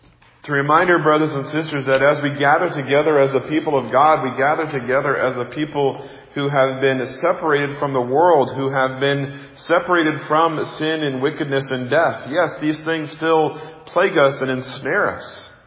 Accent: Midwest, United States; You know, as growing up in the Midwest, where thunderstorms were just very powerful and massive, and especially growing up in a neighborhood that had a radio station

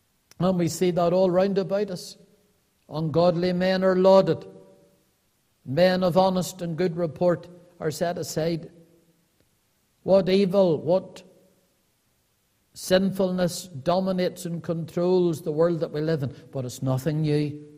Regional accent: United Kingdom; I was born as a British citizen, but I was born more above that as a citizen of this present evil world

